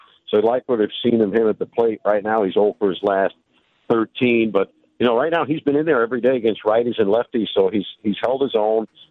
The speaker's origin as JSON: {"language": "English", "region": "New York", "country": "United States", "tie": "born or raised there", "said": "I watch a bunch of different teams. I grew up in New York."}